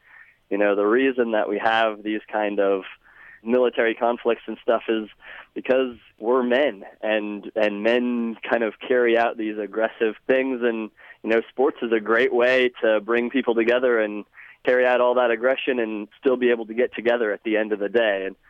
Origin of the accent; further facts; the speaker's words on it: Guatemala; moved away; I'm originally from Guatemala, and I actually had to flee my home country because the place that I lived got taken over by guerrillas.